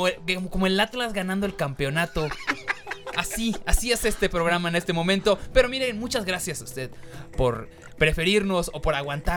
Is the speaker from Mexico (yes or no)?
yes; Mexico; así somos igual los mexicanos con países especialmente orientales